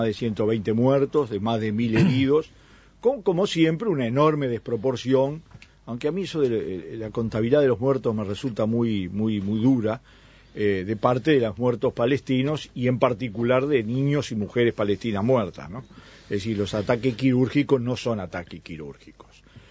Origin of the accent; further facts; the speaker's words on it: Uruguay; Somos uruguayos, es lo que nos une.